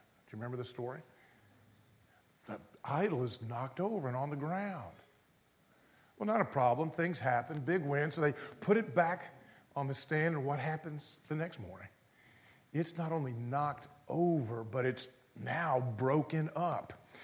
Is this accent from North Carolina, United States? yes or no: yes; Charlotte, North Carolina, United States; But Charlotte was a great place for me to grow up. I grew up there in Charlotte as the city was growing.